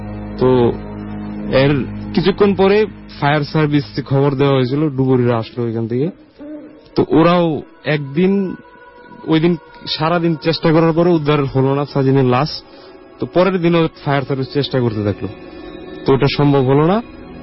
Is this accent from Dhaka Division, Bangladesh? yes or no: no; Durgapur, Mymensingh Division, Bangladesh; নেত্রকোনার দুর্গাপুর থেকে এসেছি।